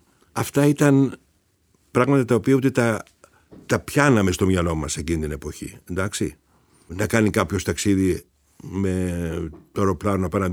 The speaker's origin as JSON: {"language": "Greek", "country": "Greece", "tie": "born or raised there", "said": "Μεγαλώνοντας στην Ελλάδα τη δεκαετία του 60"}